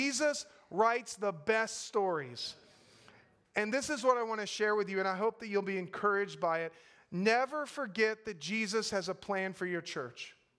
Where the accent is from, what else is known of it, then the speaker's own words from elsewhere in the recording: Gulf Coast, United States; I grew up on the Gulf Coast, and because of the faithful witness of an Alliance church, I heard the gospel proclaimed.